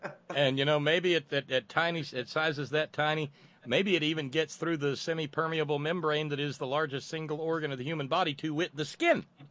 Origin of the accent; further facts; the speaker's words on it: Appalachia, United States; I mean, as an Appalachian, I'm pretty jaded, Clarity.